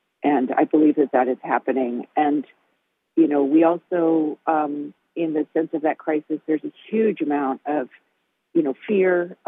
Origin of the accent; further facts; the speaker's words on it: California, United States; Yeah, I grew up in California. I grew up in the Bay Area. I, grew up surrounded by sort of a mixed working and middle class background